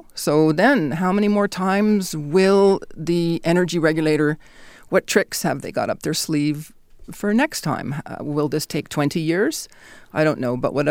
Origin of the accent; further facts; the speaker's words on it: Canada; But as a scientist, I'm a Canadian scientist